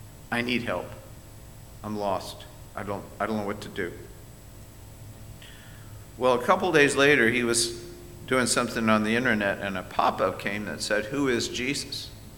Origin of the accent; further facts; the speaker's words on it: Tampa, Florida, United States; I grew up in Tampa